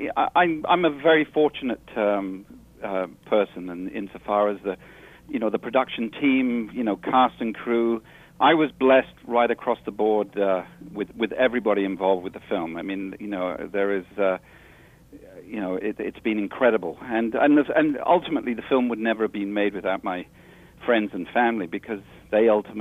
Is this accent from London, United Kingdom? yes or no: yes; London, United Kingdom; now in Canada; I'm from Canada, yes. Originally from London, England, but for the last 20 years or so, I've lived in the beautiful north.